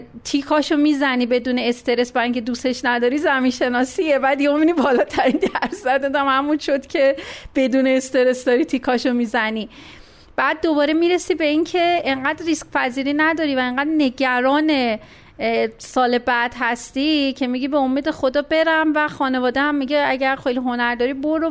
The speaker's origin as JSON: {"language": "Persian", "region": "Isfahan", "country": "Iran", "tie": "born there", "said": "من متولد 62 اصفهان هستم"}